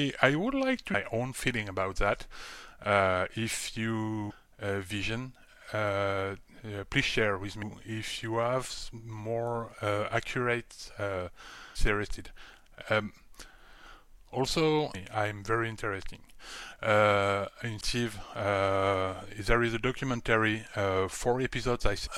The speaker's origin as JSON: {"language": "English", "region": "Grand Est", "country": "France", "tie": "born or raised there", "said": "I'm born and raised in Elsass, former German colony."}